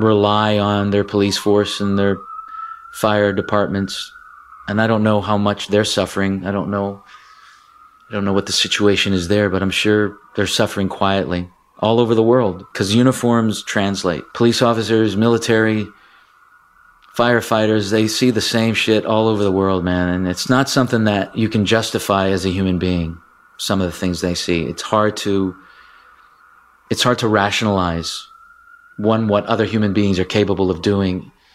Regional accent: Ontario, Canada; But no, growing up in Ontario, you just taught a little French in school and that was it.

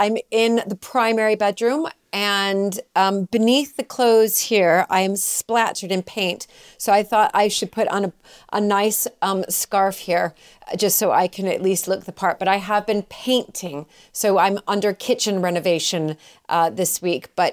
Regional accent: Chicago, Illinois, United States; moved away as an adult; now in United Kingdom; you can tell from my accent. I, like you, Dan, I am American. I'm from Chicago. And my life really took a different turn when I moved over here and met my husband.

